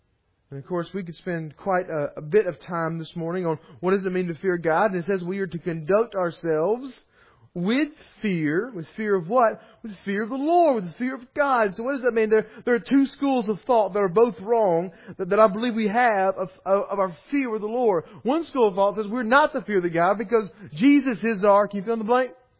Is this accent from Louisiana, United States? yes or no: yes; Ouachita Parish, Louisiana, United States; born there; I'm at home. I was born right here in Wichita Parish. I've never been exiled, never planned to be exiled.